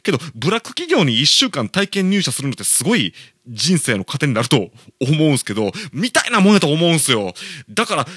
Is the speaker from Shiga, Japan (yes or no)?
yes; Shiga, Japan; now in Kobe, Japan; 僕は滋賀県出身ですけど、僕は滋賀といい神戸といい今神戸在住ですけど